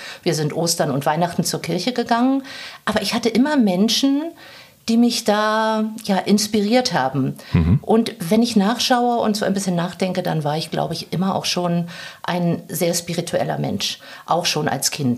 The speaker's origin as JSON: {"language": "German", "region": "Berlin", "country": "Germany", "tie": "born there", "said": "Ich bin auch in Neukölln geboren."}